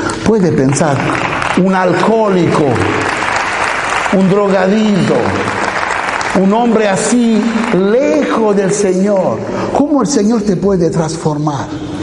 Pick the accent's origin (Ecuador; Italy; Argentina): Italy; Spanish is a second language; Soy italiano y vivo en Roma.